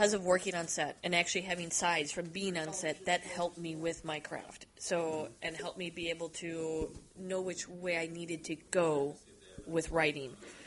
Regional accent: Wisconsin, United States; Then I started doing the extra work in Chicago because I'm from the Wisconsin area

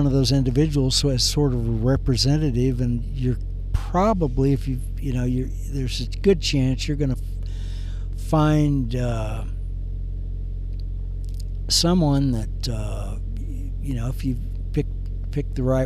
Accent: Kansas, United States; Like I was born and raised in Kansas.

